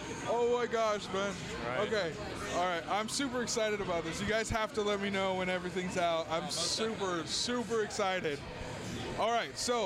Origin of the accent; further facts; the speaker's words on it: Tulare, California, United States; here in my hometown of Tulare, California.